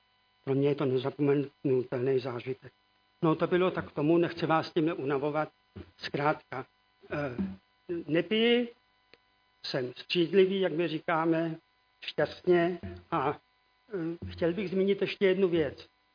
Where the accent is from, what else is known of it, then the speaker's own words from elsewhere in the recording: České Budějovice, South Bohemian Region, Czechia; born there; now in Soběslav, Czech Republic; Já jsem se narodil v Českých Budějovicích 16. června roku 1954. V Soběslavi žiji 41 let.